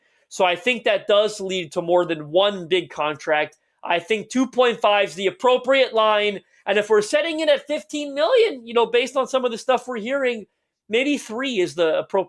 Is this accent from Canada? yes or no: yes; Canada; I'm Canadian